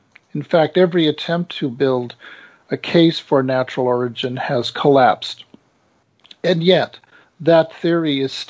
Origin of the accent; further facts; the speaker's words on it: Vancouver, British Columbia, Canada; I was born and raised in Vancouver. I speak Russian, French, and Chinese, among other languages, to a lesser degree.